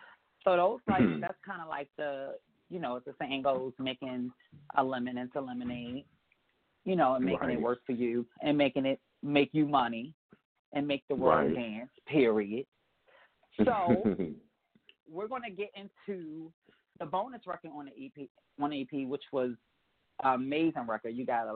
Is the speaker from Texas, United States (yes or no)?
no; Baltimore, Maryland, United States; yeah, you know, I'm from Baltimore, so it just all makes it was like perfect.